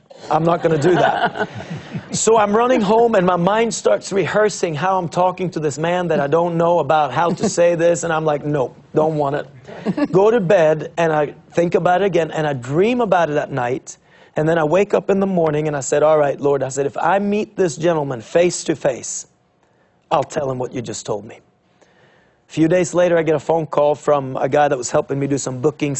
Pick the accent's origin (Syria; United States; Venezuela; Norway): Norway; I said, I'm from Norway and you don't know me.